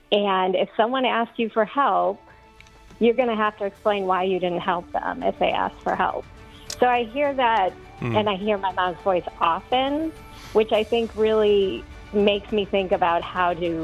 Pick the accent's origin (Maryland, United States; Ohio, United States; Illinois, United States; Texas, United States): Ohio, United States; Toledo; so I grew up in Toledo, 70s and 80s.